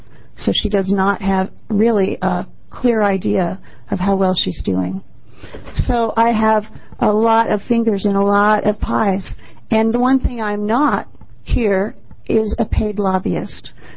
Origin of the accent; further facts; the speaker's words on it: Eugene, Oregon, United States; So my name is … I'm here from Eugene, Oregon.